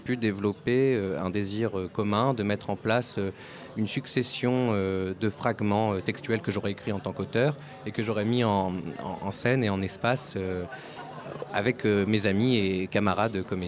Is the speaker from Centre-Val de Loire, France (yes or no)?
no; Brittany, France; now in Paris, France; je suis originaire de Bretagne, là où j'ai passé mon bac en candidat libre